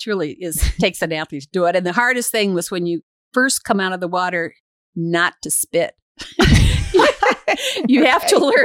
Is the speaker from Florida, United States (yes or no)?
yes; Ocala, Florida, United States; Well, I was born in Ocala, Florida. I'm a true Floridian. There are not many of them around.